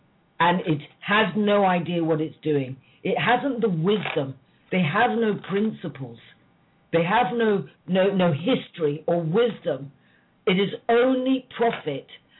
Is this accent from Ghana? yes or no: yes; Ghana; You know, I'm Ghanaian, and I go out to Ghana